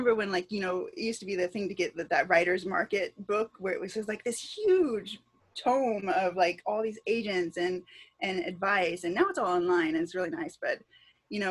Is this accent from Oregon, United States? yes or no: yes; Oregon, United States; I was born in Oregon, and I grew up kind of just out in the woods.